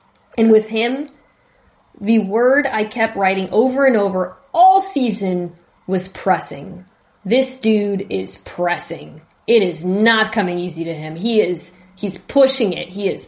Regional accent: Virginia, United States; Because I also grew up for a time in Northern Virginia, and I'm also not from Seattle.

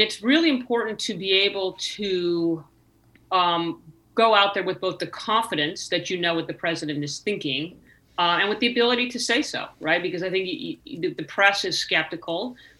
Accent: California, United States; I was the first woman, and I was from California, right?

